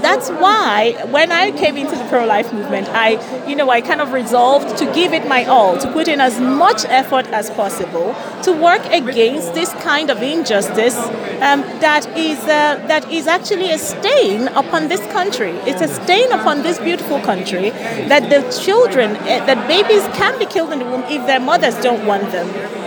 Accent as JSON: {"language": "English", "country": "Nigeria", "tie": "born or raised there", "said": "I come from Nigeria, as you mentioned earlier, and growing up in Nigeria, I actually didn't realize that abortion was legal in any part of the world"}